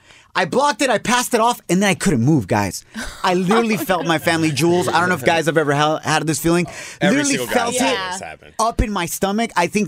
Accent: Guadalajara, Jalisco, Mexico; I'm representing Chivas because that's from my hometown, Guadalajara, Jalisco.

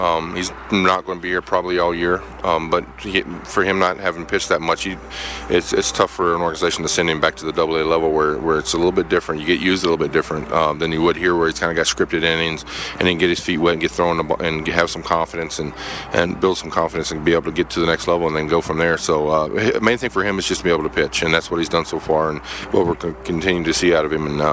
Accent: Oklahoma, United States; Yeah, you know, I grew up in a small town in Oklahoma, western Oklahoma, in a town of about 500 people, graduated with 18.

